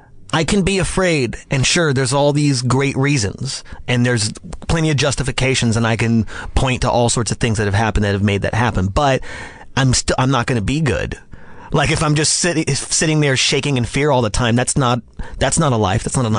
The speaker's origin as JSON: {"language": "English", "town": "Las Vegas", "region": "Nevada", "country": "United States", "tie": "born or raised there", "said": "Grew up in Las Vegas, Nevada."}